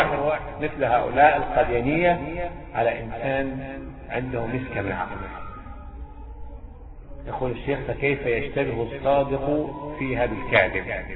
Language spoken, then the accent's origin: Arabic; Egypt; يعني شوف حتى في بلادنا مصر